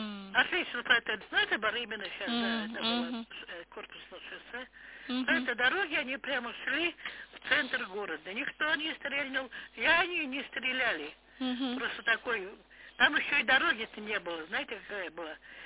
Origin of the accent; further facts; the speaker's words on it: Tosno, Leningrad Oblast, Russia; Родилась в Тосно.